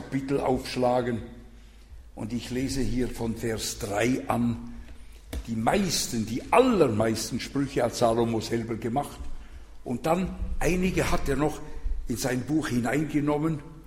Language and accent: German; Switzerland; Als Schweizer bin ich da irritiert.